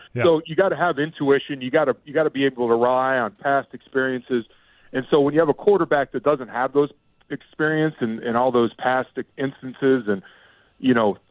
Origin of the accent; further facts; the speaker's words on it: Florida, United States; growing up in South Florida, like, I mean, you played anything in the streets or on the city park